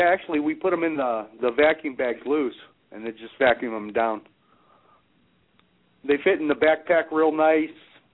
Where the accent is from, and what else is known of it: Ohio, United States